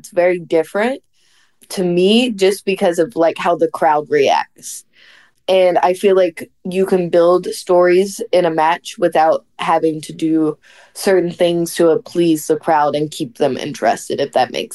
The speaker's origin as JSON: {"language": "English", "country": "United States", "said": "All of the security like comes running to me and I just put my hands up and I was like, I'm American."}